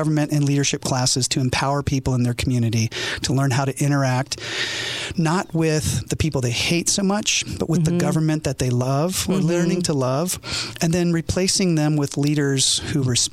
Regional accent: South Korea; also born or lived in England / Japan; now in United States; I didn't grow up in America. I was born in England, raised in Korea, served in Japan my entire Air Force career. And then I came back to America

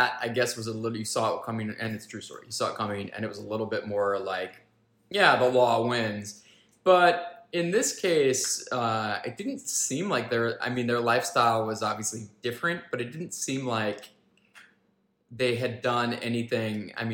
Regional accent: Ohio, United States; also born or lived in Georgia; I'm from Ohio originally, and then spent a lot of time in Georgia, moved around a bunch.

